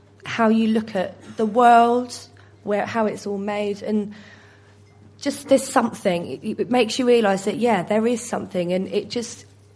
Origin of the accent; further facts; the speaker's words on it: Warlingham, South East England, United Kingdom; I'm from Caterham. Well, I was born in Wallingham and grew up in Wallingham.